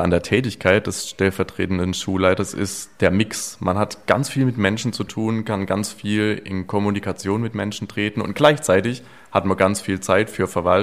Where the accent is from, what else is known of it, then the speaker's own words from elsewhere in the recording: Schwäbisch Gmünd, Baden-Württemberg, Germany; Geboren bin ich im schönen Schwäbisch Gmünd im Nachbarkreis von der Stadt Göppingen im Ostalbkreis und habe dort auch mein Abitur gemacht. Und ja, wie ihr sehen könnt, habe ich Schwäbisch Gmünd die Treue gehalten.